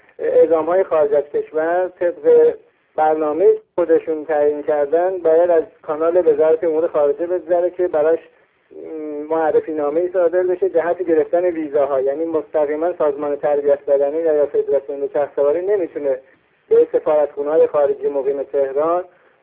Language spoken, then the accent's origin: Persian; Ardabil, Ardabil Province, Iran; چون من خودم بچه اردبیل هستم